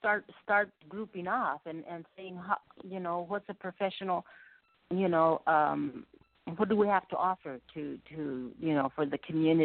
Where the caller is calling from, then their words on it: California, United States; I'm calling from California.